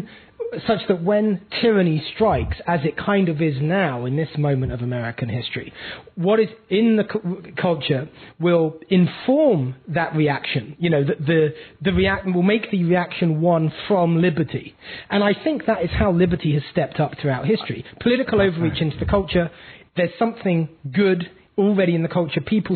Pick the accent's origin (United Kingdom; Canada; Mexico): United Kingdom; because I come from Britain. I kind of come from where the history comes from.